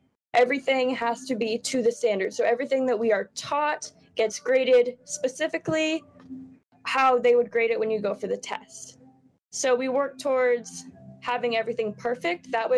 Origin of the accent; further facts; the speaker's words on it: Gardiner, Maine, United States; I'm from Gardner.